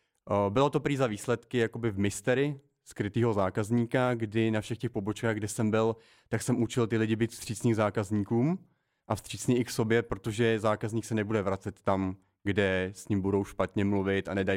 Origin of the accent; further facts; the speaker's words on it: Čechtice, Central Bohemian Region, Czechia; Já pocházím z Čechtic.